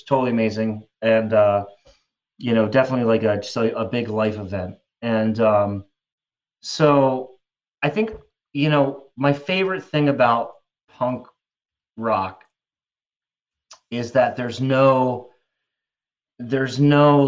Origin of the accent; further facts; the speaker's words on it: East Coast, United States; I grew up on the East Coast of the U.S., you know, grew up with the Soul.